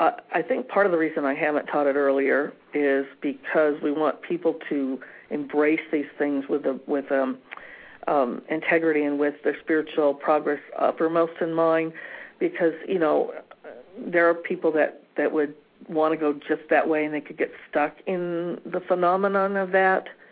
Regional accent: Fresno, California, United States; born there; I was born in Fresno, actually. It's interesting I picked that town.

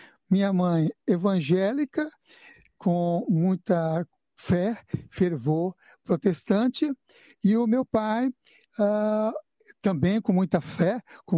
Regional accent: São Paulo, Brazil; eu morava na periferia de São Paulo. Então, nasci em São Paulo, capital São Paulo, e ao morar na periferia de São Paulo

